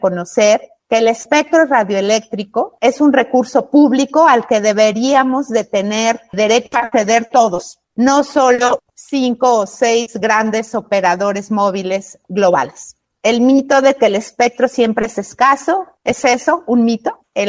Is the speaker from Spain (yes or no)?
no; Mexico; soy mexicana y soy abogada.